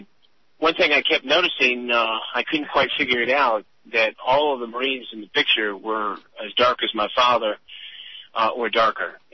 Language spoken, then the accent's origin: English; Springfield, Illinois, United States; he scouted out little black baseball players in my hometown of Springfield, Illinois, where President Obama decided he should announce he should run for president, where Abraham Lincoln kind of hung out.